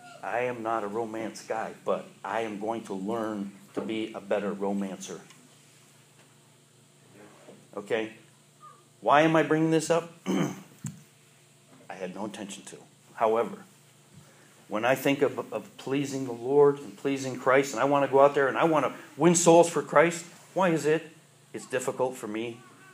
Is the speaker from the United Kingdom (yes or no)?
no; Canada; I'm from Canada.